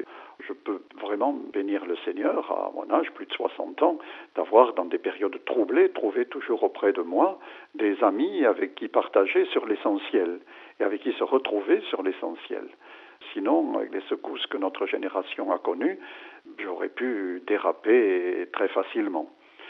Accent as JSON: {"language": "French", "town": "Lourdes", "region": "Occitanie", "country": "France", "said": "Je viens de Lourdes"}